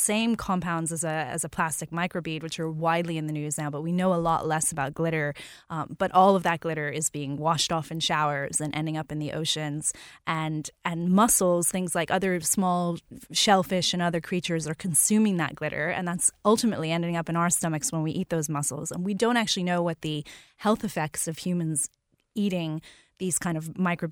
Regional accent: New Orleans, Louisiana, United States; So I grew up in New Orleans, which is at the end of the Mississippi River.

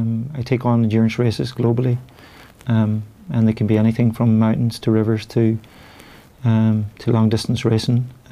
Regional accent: Ulster, Ireland; for me, as a mountaineer, a purist mountaineer growing up in Donegal here in Ireland

